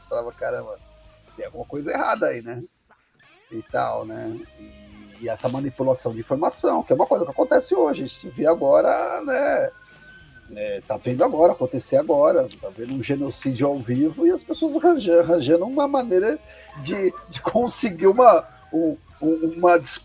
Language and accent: Portuguese; São Paulo, Brazil; eu sou da periferia de São Paulo